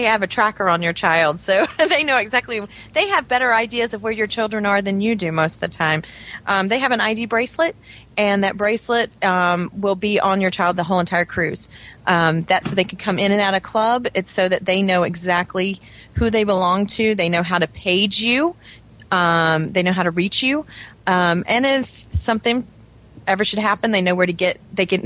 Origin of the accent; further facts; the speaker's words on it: the Carolinas, United States; I'm not weird. I'm from the Carolinas.